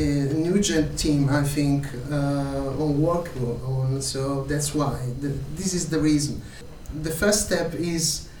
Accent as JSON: {"language": "English", "country": "Italy", "second_language": "English", "said": "I come from Italy."}